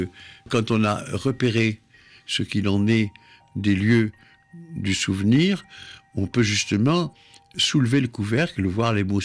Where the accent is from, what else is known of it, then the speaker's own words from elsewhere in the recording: France; je suis un Français juif, pas un juif français.